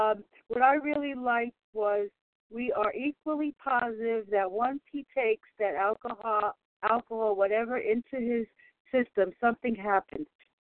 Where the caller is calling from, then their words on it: Bronx, New York, United States; from the Bronx.